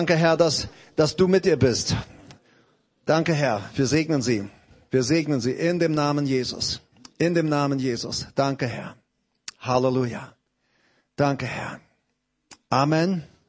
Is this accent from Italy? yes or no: no; Paraguay; German is a second language; now in Germany; musst dir vorstellen, da wo ich herkomme, in Paraguay ist jemand auf unserer Homepage gewesen